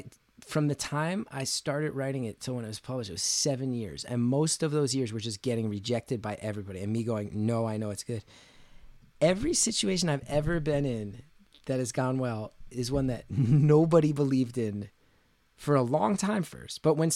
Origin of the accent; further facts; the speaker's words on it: New Jersey, United States; When I was 19 years old, there's a magazine where I grew up in New Jersey, this underground magazine called Weird New Jersey that's all about haunted shit in New Jersey.